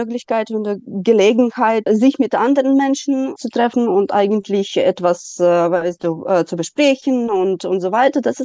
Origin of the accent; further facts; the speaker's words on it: Odesa, Odesa Oblast, Ukraine; German is a second language; also born or lived in Kyiv; Ich bin von Kiew nach Odessa umgezogen. Das ist meine Heimatstadt und hier meine Eltern wohnen.